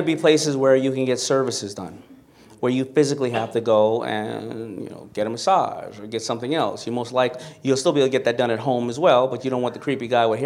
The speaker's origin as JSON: {"language": "English", "town": "Hollis", "region": "New York", "country": "United States", "said": "Now, if you look at me, I came from Hollis, Queens."}